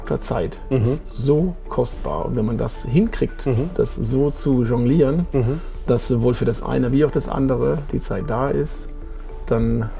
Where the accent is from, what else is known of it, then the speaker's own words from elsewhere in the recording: Hockenheim, Baden-Württemberg, Germany; ich bin Kurpfälzer Kind. In der Nachbargemeinde Hockenheim bin ich groß geworden. Eben jetzt lebe ich an der Bergstraße.